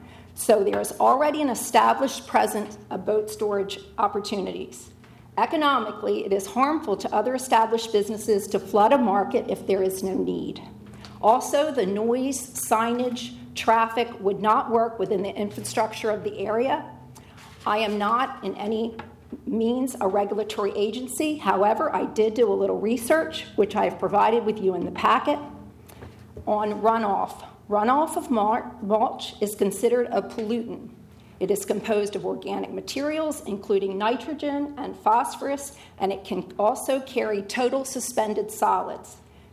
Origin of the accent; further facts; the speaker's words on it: Milton, Delaware, United States; now in Lewes, United States; a lifelong resident of Sussex County. I grew up in Milton.